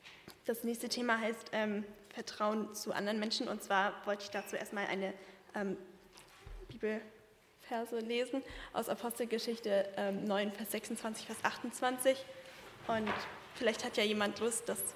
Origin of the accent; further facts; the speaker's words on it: Herford, North Rhine-Westphalia, Germany; ich komme aus Herford.